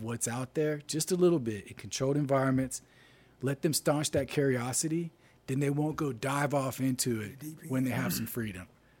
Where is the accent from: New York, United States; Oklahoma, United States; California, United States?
California, United States; also born or lived in Gulfport, Mississippi; Originally from California.